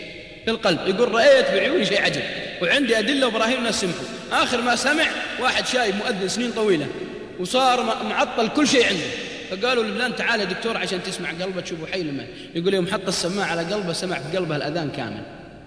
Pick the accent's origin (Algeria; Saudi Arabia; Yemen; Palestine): Saudi Arabia; Al-Qassim; والله واحد عندنا في القصيم